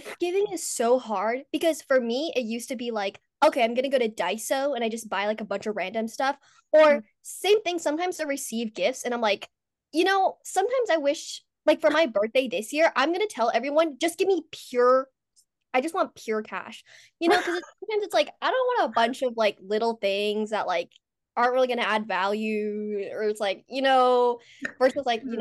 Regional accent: California, United States; I'm CFO, and I'm from Bay Area.

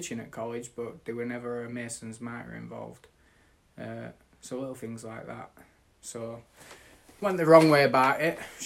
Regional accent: Sheffield, Yorkshire and the Humber, United Kingdom; I'm 26 years old. I come from Sheffield.

